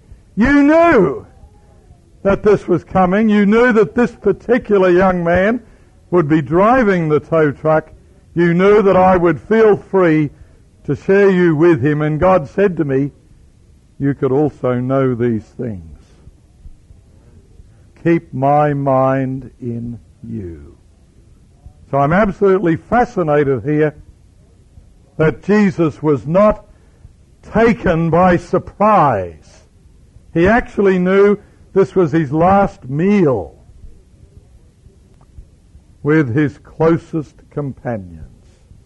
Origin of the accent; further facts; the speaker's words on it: Australia; I said, no, I confess I'm not. I'm an Australian.